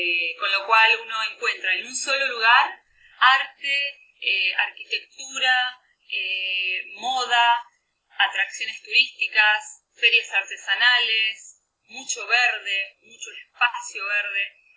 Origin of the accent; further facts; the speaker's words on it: Buenos Aires, Argentina; yo soy argentina, soy de Buenos Aires